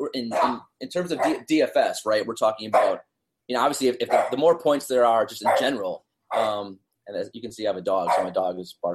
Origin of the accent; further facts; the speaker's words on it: Wisconsin, United States; So I'm actually from Wisconsin. So I still root for the Milwaukee Bucks